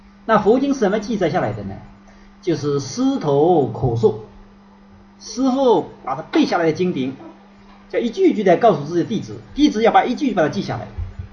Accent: China; 我们中国人比较少

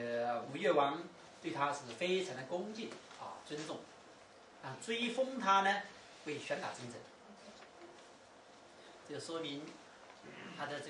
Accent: China; 中国人呢是避名为尊。印度人呢是称名为敬，我们中国人不能直接喊他的名字。

